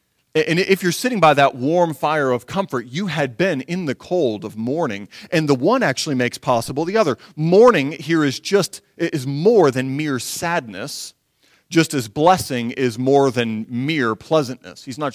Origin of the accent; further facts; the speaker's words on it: Michigan, United States; Most of you know I'm from Michigan, and I do actually like the cold.